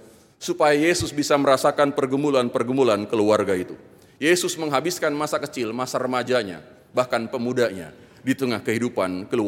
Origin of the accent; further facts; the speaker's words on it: Yogyakarta, Special Region of Yogyakarta, Indonesia; Saya itu pernah jadi ketua RT 7 tahun di kampung saya, di Jogja sana.